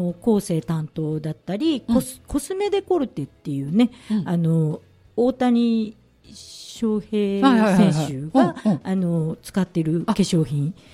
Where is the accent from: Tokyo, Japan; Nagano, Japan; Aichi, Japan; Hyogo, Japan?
Hyogo, Japan; Itami; also born or lived in Yawata; でその後育ったのが兵庫県伊丹市、